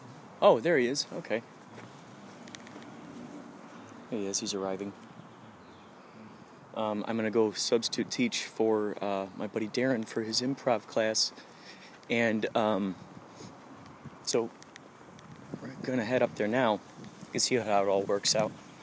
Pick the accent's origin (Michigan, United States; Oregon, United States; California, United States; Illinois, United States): Illinois, United States; Chicago; I'm originally from Chicago.